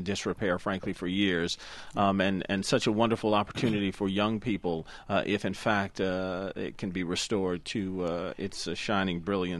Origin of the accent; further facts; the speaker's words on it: Detroit, Michigan, United States; Well, another capital of Black America, my hometown of Detroit.